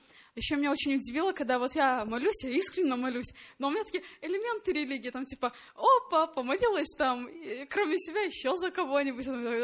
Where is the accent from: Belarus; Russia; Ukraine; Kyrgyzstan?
Belarus; я из Беларуси.